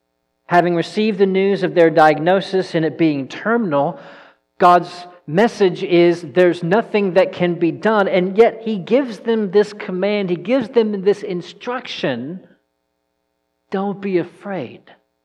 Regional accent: Texas, United States; Yeah, we're both from East Texas, so some places we have to explain we're not cousins.

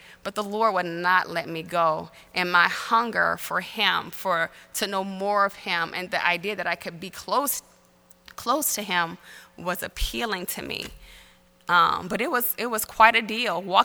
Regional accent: New Orleans, Louisiana, United States; accent: New Orleanian; that I am not from these parts, and maybe you've heard my little New Orleanian accent at times, but I am from New Orleans, and I grew up Catholic.

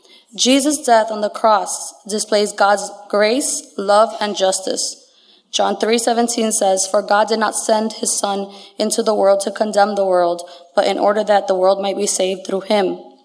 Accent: Queens, New York, United States; I was born and raised in Corona, Queens, New York. I am one of five children.

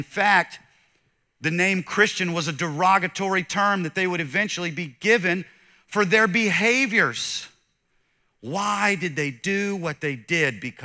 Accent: the South, United States; because I'm a preacher from the South, they're going to alliterate.

